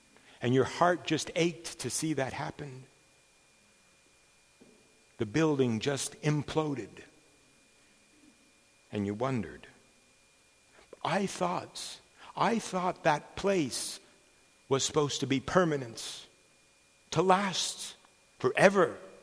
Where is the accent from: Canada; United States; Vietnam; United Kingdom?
Canada; also born or lived in Africa; I'm a Canadian from Dutch heritage and German heritage and French heritage, and lived in Africa and work in Central Asia and Europe and all over the place.